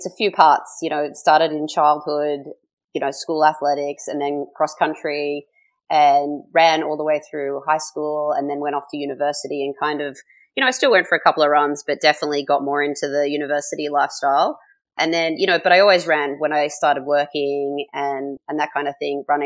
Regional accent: Australia; moved away as an adult; now in Toronto, Canada; I grew up in Australia and only moved to Toronto 3 years ago.

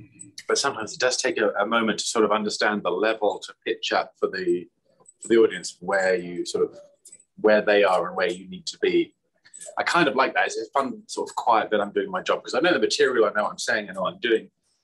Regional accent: United Kingdom; It's slightly confusing as a Brit.

